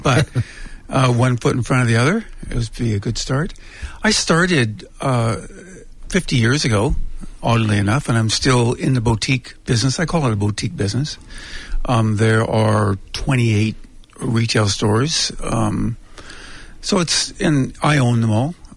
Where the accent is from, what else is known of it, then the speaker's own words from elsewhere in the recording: Canada; it's not American. I'm very close to you. I'm a Canadian, okay, Commonwealth.